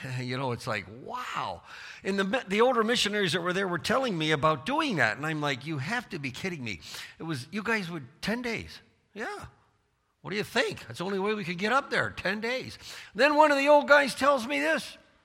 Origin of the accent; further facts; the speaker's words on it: United States; I'm American. You don't go for an 8-hour hike for your work.